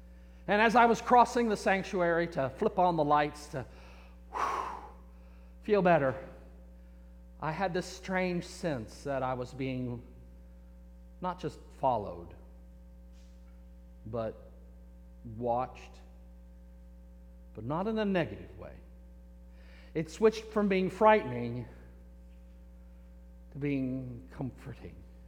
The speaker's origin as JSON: {"language": "English", "region": "Texas", "country": "United States", "said": "I'm from Texas. It doesn't get cold here, or less not that cold here."}